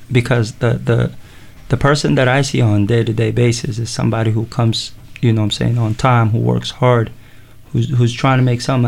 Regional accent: Seattle, Washington, United States; I grew up in Seattle. I grew up in White Center in Seattle. It was an impoverished neighborhood.

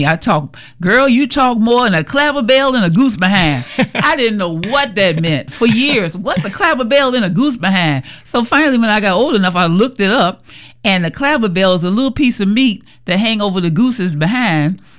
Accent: Chicago, Illinois, United States; No, I'm from the Windy City, Chicago.

